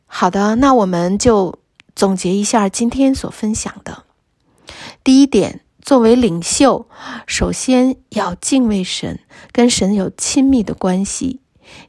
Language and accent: Chinese; China; 好像我们中国人到哪儿定居，首先都要在那里买房子。